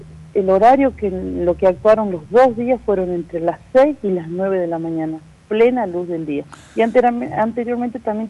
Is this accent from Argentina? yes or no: yes; Salta, Argentina; nosotros somos salteños, estamos acá en Salta